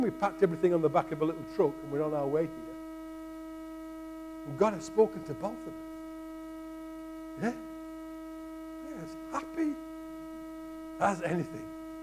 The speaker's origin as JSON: {"language": "English", "region": "Yorkshire and the Humber", "country": "United Kingdom", "accent": "Yorkshire", "said": "in my Yorkshire accent"}